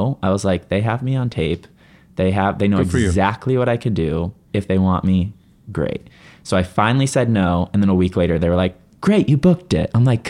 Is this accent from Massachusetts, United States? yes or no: no; Connecticut, United States; I'm from Connecticut. I don't think I said that. So it's not that far.